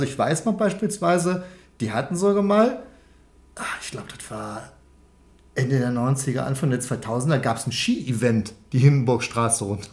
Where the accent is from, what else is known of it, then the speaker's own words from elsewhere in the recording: Mönchengladbach, North Rhine-Westphalia, Germany; Mönchengladbach, ich muss sagen, ja, das ist meine Heimatstadt, aber irgendwie so super verbunden fühle ich mich mit der Stadt nicht.